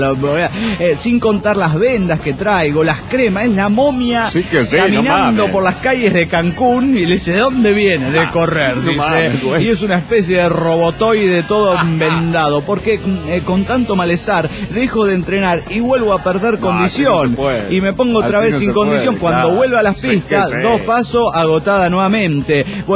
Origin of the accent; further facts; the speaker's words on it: Caracas, Capital District, Venezuela; Soy el guardián del Ávila de Caracas, Venezuela.